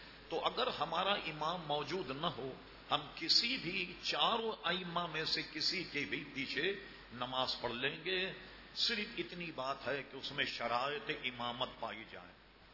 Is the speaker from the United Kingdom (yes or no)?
no; Hyderabad, Telangana, India; now in Pakistan; میں حیدرآباد دکن کا رہنے والا ہوں.